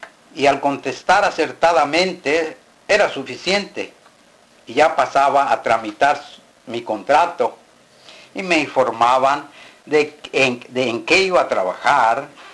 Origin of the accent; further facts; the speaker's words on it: Moroleón, Guanajuato, Mexico; Pero yo sabía que allí en mi pueblo no podía tenerlo. Cumplí 18 años, edad en que en México se es mayor de edad, y me inscribí para dar mi servicio militar obligatorio ahí en Moroleón por un año